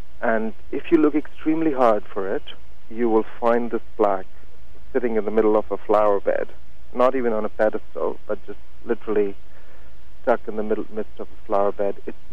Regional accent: India; now in Canada; I was born and raised in India. I've lived half my life in India, now half my life in Canada.

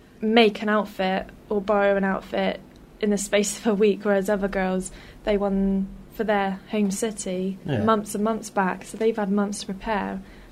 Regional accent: Bristol, South West England, United Kingdom; which was guaranteed to represent my hometown. Mm. And after I won Miss Bristol

